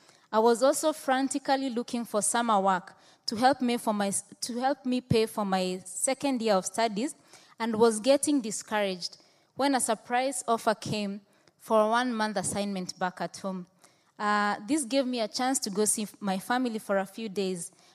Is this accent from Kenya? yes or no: yes; Nairobi, Kenya; now in Winnipeg, Canada; I'm from Nairobi, Kenya. I came to Winnipeg over a year ago. I came in August